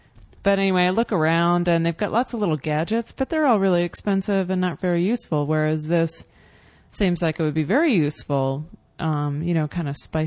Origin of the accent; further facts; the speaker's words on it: Virginia, United States; Nordstrom existed in Tyson's Corner Mall, the mall near where I grew up in Virginia.